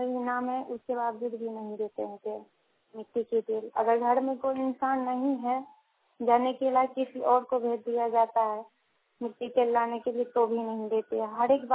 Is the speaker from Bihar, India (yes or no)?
yes; Bhusari, Bihar, India; समस्तीपुर तो भुसारी गाँव पोस्ट शर्मा की रहने वाली हूँ।